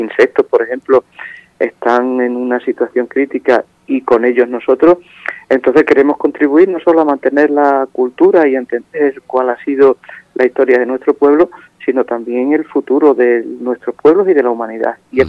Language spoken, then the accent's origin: Spanish; Pallares, Extremadura, Spain; la zona de Pallares, que es mi pueblo